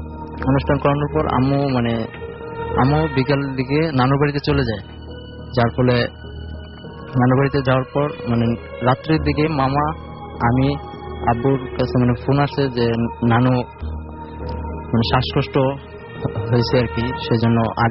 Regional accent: Dakshinkhan, Dhaka Division, Bangladesh; উত্তর দক্ষিণখান থেকে।

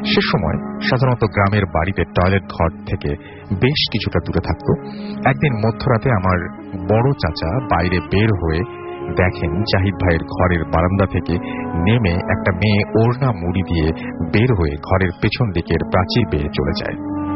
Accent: Khulna Division, Bangladesh; আমার গ্রামের বাড়ি চুয়াডাঙ্গা জেলার একটি গ্রামে।

